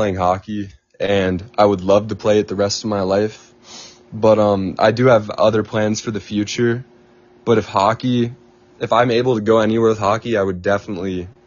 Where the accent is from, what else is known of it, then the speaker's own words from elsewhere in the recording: Pennsylvania, United States; also born or lived in Tampa; I grew up in Pennsylvania, and I met Christian Crutcher, another player on the team there, and he's the whole reason I'm here. But from Pennsylvania is where I started playing hockey, and I moved to Florida for a little bit, lived there for about 5 years in Tampa